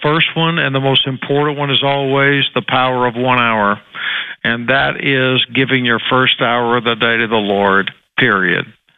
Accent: Texas, United States; I'm from Texas. What am I doing in Arkansas?

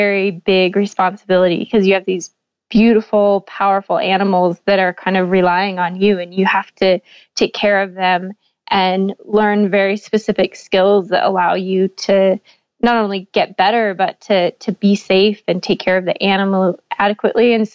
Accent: Wyoming, United States; I grew up in Northeastern Wyoming, and basketball was kind of everyone's world.

